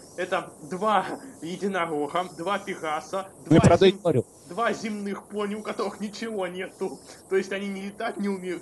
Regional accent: Russia; born there; first language Russian; Я разговариваю по-русски. Русский мой родной язык. Я русский человек, родился в России.

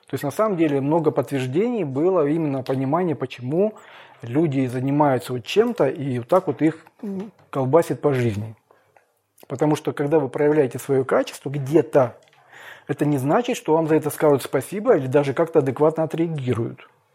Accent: Ukraine; мы все с Украины

